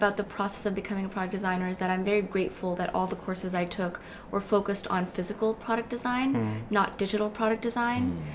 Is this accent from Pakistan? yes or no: yes; Pakistan; I grew up public speaking in Pakistan